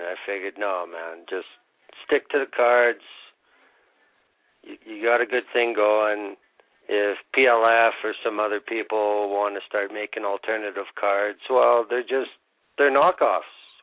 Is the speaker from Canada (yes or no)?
yes; Canada; especially being Canadian, everybody thinks bacon's such a huge deal up here.